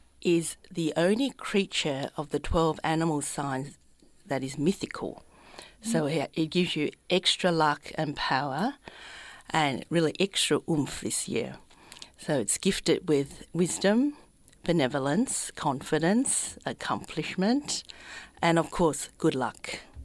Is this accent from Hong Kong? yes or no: yes; Hong Kong; I grew up in Hong Kong